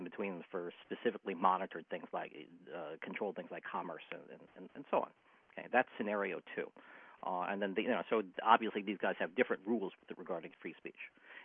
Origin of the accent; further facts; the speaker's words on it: United States; Okay, I'm an American. I want scenario one to be the case